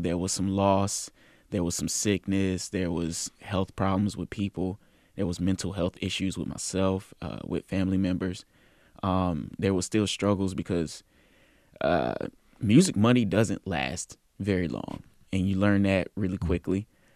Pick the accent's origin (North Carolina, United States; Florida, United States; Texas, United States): North Carolina, United States; Durham; and then going and realizing I'm from Durham, grew up in Durham, and the world is not like Durham.